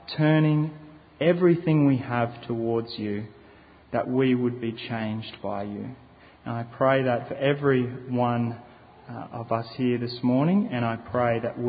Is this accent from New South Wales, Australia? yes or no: yes; Port Macquarie, New South Wales, Australia; Now, I grew up near Port Macquarie and spent a lot of time in the sun. We went to the beach every morning before school